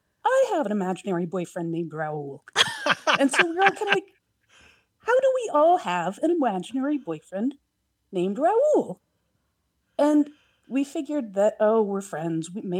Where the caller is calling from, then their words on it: Portland, Oregon, United States; I'm calling from Portland, Oregon.